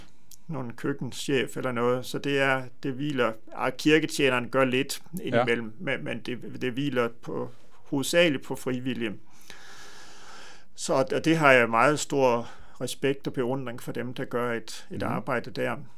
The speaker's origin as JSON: {"language": "Danish", "region": "North Denmark Region", "country": "Denmark", "tie": "born or raised there", "moved": "as an adult", "lives_now": "Copenhagen, Denmark", "said": "Jeg er 57 år. Jeg er født og opvokset i Vendsyssel og boede der de første 19 år af mit liv. Og de sidste 28 år har jeg boet i København og været præst på Amager ved en kirke, der hedder Solvang Kirke."}